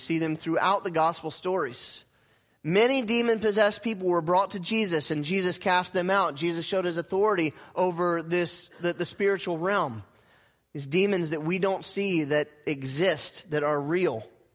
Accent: North Carolina, United States; But I grew up in North Carolina. That's not a bad thing.

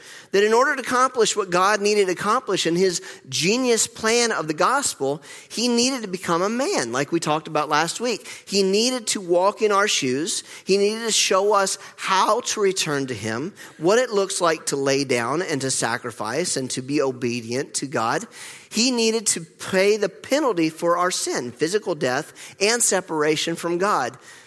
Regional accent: North Carolina, United States; I mean, I'm from North Carolina, and I'm a sane person.

